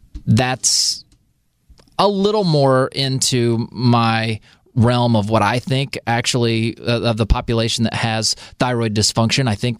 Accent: United States; I may mess up words. I can't help it. I'm only American.

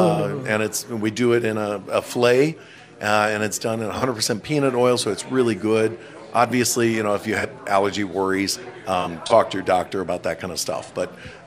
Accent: Millstadt, Illinois, United States; also born or lived in Milwaukee; Yes, I lived up in Milwaukee for about 13 years, but I was born and raised here in Millstadt, or East St. Louis and Millstadt. Been here since 63.

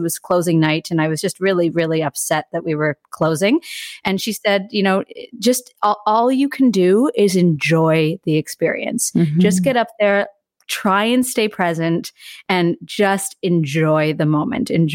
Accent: Toronto, Ontario, Canada; So I'm born and raised in Toronto.

